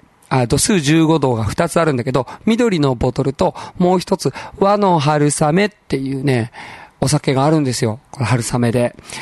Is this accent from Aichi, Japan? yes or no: yes; Nagoya, Aichi, Japan; まあでも自分の地元もそうか、名古屋でもそうか。本当に僕ね、27ぐらいまで全然飲まなかったから、28歳からね、